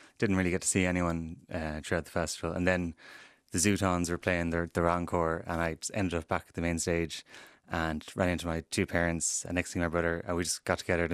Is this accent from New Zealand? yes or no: no; Ballyhaunas, Connacht, Ireland; I was like, you know, I'm from Ballyhaunas, and his face just dropped.